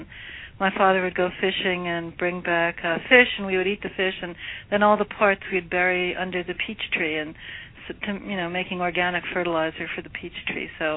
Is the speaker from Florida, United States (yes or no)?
no; Carle Place, New York, United States; also born or lived in Manhattan; I was born in Manhattan, grew up in Carr Place, New York